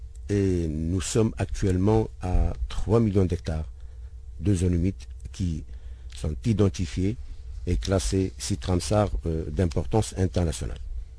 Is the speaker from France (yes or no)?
no; Algeria; la typologie des zones humides qui existent chez nous en Algérie